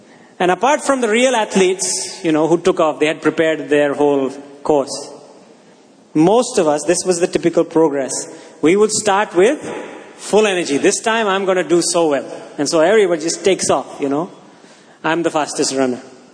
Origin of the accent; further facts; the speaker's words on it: Pune, Maharashtra, India; Growing up in the Bishop's School, Pune, we had our annual, in those days it was just one school, not many.